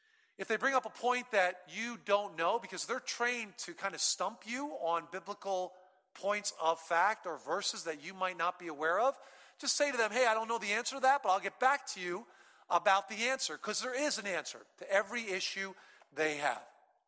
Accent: Brooklyn, New York, United States; born there; Then I was born in Brooklyn, New York.

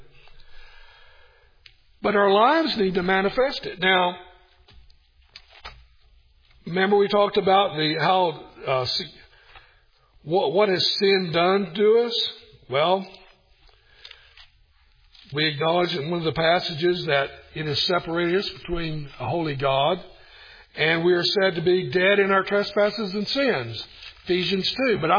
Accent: Tennessee, United States; Tennessee where I grew up.

